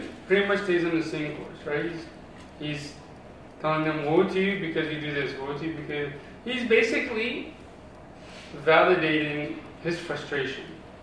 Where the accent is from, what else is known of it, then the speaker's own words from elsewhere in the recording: Egypt; also born or lived in Pittsburgh, United States; now in Los Angeles, United States; when I moved from Egypt to the US, I lived in Pittsburgh for a while, which was pretty conservative. It was cool, like, nothing really crazy. But then, like, I came